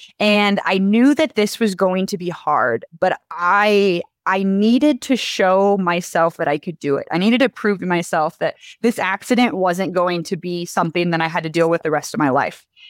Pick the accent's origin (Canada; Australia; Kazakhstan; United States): United States; Iowa; now in Montana, United States; Yeah. So like Jackie said … I'm originally from Iowa. I came out to Montana, where I call kind of my base camp right now.